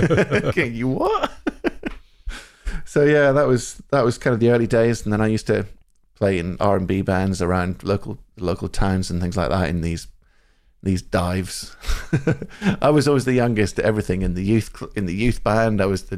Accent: Scotland, United Kingdom; I grew up in Scotland, central Scotland.

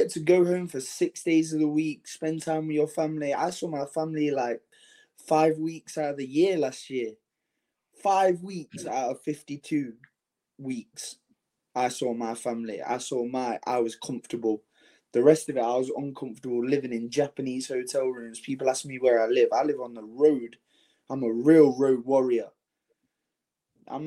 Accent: England, United Kingdom; Me, you know? I'm English, bro. I don't know about Saved by the Bell, some dumb little American show.

